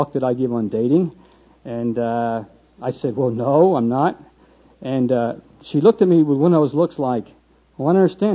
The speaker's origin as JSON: {"language": "English", "region": "New Jersey", "country": "United States", "tie": "born or raised there", "said": "dialect will very quickly pick up that I am not a native Oklahoman. All right, I am from New Jersey. And yous guys are a strange bunch to me. I was raised on Thoyd and Thoyd Avenue"}